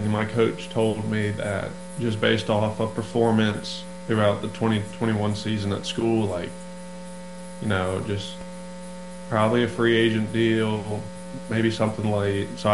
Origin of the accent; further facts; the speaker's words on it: North Carolina, United States; also born or lived in Atlanta; because I was born in Atlanta, so, and then North Carolina.